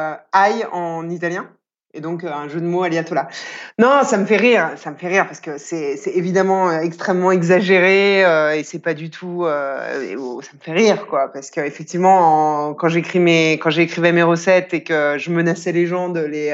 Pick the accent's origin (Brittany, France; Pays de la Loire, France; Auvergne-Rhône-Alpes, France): Auvergne-Rhône-Alpes, France; Lyon; born there; Toute ma famille est italienne, donc on est très. J'ai toujours été extrêmement liée à l'Italie. Et chez moi, donc j'habite à Lyon. Enfin, je suis née à Lyon.